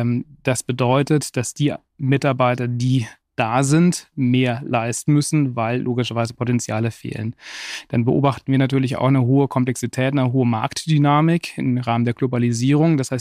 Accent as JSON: {"language": "German", "town": "Munich", "region": "Bavaria", "country": "Germany", "tie": "born or raised there", "said": "44 Jahre, hat 2 Kinder, geboren und aufgewachsen in München"}